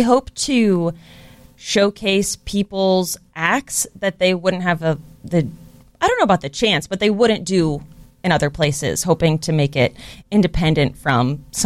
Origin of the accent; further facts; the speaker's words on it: California, United States; I grew up in California and moved to Chicago for college.